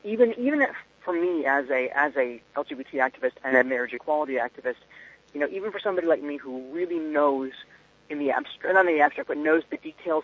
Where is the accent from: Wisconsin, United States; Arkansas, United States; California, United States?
Wisconsin, United States; now in Vermont, United States; And we were living, we were born and raised in Wisconsin, which is a non-equality state.